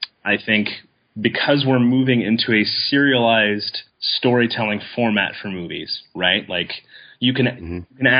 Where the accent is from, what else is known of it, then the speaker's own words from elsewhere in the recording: Oklahoma, United States; I'm from Oklahoma originally. I guess let's start there. I'm originally from Oklahoma.